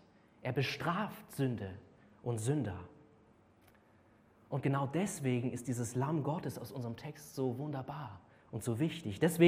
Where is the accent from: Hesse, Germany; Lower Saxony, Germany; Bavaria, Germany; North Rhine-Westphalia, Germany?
Bavaria, Germany; Munich; Ich komme ja aus München